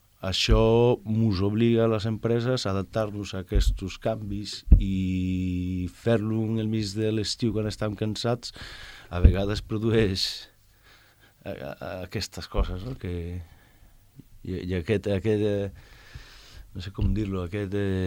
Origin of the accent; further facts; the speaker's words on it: Vigo, Galicia, Spain; Catalan is a second language; no, soc de Vigo i tal, i...